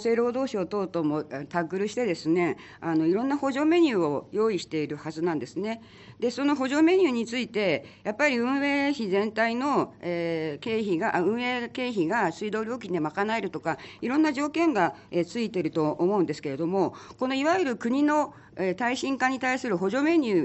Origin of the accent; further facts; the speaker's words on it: Shinmachi, Gunma, Japan; 私新町地域出身で